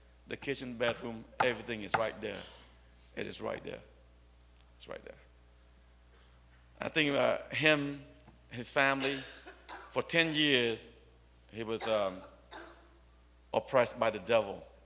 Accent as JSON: {"language": "English", "country": "United States", "said": "People ask me where you're from. I speak proudly, stick my chest out. Yeah, I'm from America."}